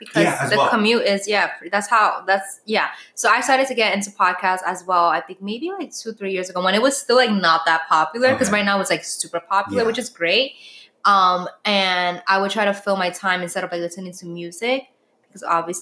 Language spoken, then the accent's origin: English; New York, United States; Because as a New Yorker or just people living in New York, we're always go, go, go, go, go.